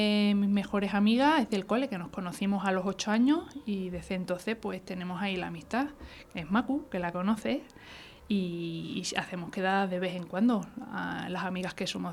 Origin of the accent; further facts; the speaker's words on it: Rebollar, Extremadura, Spain; also born or lived in Plasencia; Pues nací en 1980, ya hace unos cuantos añitos, y nací en Plasencia, que es un pueblo cerca del pueblo en el que yo vivo, que es Rebollar, en el Valle del Jerte de Cáceres.